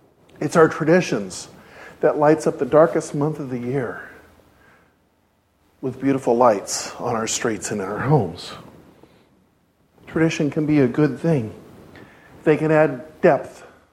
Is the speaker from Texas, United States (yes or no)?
no; Idaho, United States; growing up in the Church of God, you know, we don't do a lot of those traditional celebrations. So, especially in Idaho, I just didn't have a clue.